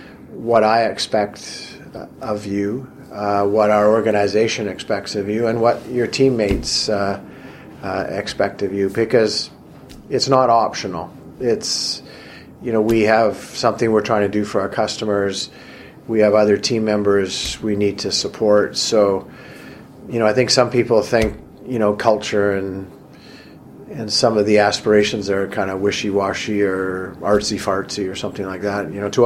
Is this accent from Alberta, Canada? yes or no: yes; Alberta, Canada; also born or lived in British Columbia; I was born and raised in Alberta. Ended up working and going to school and working in BC for a long time, and came back about 9 years ago